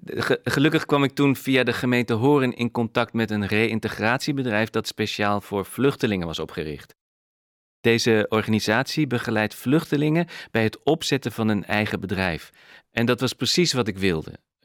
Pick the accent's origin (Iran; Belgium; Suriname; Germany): Iran; now in Netherlands; Ik ben gevlucht uit Iran. Sinds 1994 woon ik in Nederland.